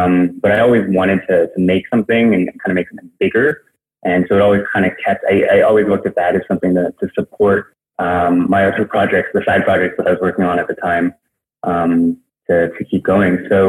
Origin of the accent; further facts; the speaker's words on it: Hong Kong; So I'm originally from Hong Kong. It's kind of where I grew up and went to school, went to college in the East Coast